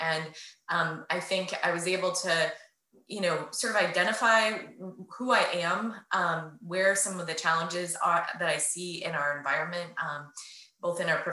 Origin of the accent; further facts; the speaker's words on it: Fairbanks, Alaska, United States; in second grade, where I grew up in Fairbanks, Alaska, our elementary school were the Trailblazers.